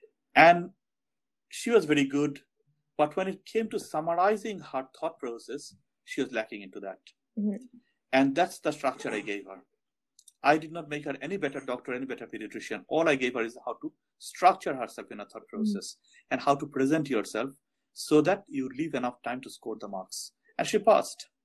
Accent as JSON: {"language": "English", "region": "England", "country": "United Kingdom", "tie": "born or raised there", "said": "born and brought up in England or in the UK"}